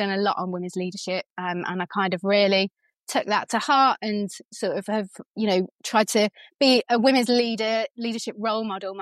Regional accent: England, United Kingdom; born there; now in Wales; Yeah, so I was born in England, made in Wales.

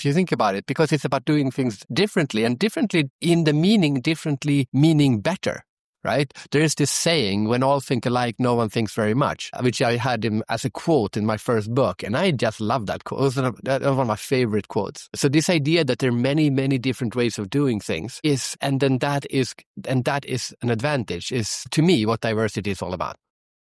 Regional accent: Sweden; English is a second language; also born or lived in Singapore; So I'm from Sweden and she's from the Philippines and we lived in Singapore.

